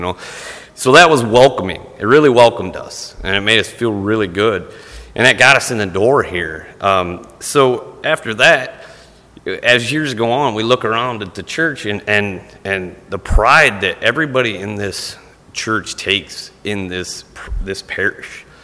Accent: Tiffin, Ohio, United States; We're not from around this area. We're actually from Tiffin, Ohio.

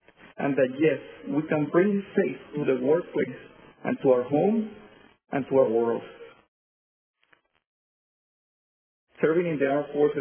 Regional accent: Louisiana, United States; born there; also born or lived in Venezuela; I was born in the South, in Louisiana. I had experience with a Baptist church. Then we moved to Venezuela, and there is only Catholicism there, nothing really else.

